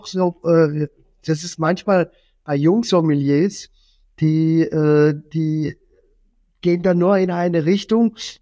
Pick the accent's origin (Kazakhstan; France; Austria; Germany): Germany; Baden-Württemberg; Ja, und bei uns in Baden war das tatsächlich so, dass dann diejenigen, die die Massenprodukte machen, dann immer gesagt haben, was ist gut.